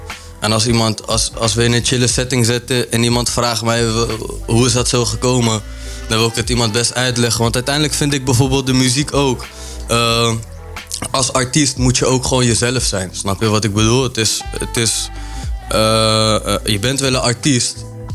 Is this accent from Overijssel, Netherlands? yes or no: no; Harderwijk, Gelderland, Netherlands; Ik kom uit Harderwijk.